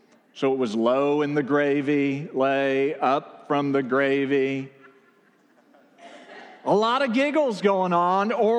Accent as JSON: {"language": "English", "town": "Amarillo", "region": "Texas", "country": "United States", "tie": "born or raised there", "said": "Well, I grew up in Amarillo, Texas, until I was 8 years old."}